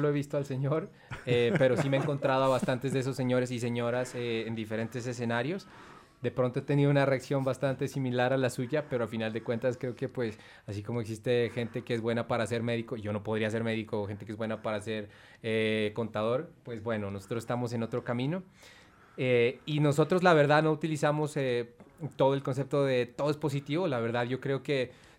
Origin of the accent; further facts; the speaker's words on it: Pasto, Nariño, Colombia; el taxista me dijo, ¿de dónde es usted? Yo le dije, de Pasto.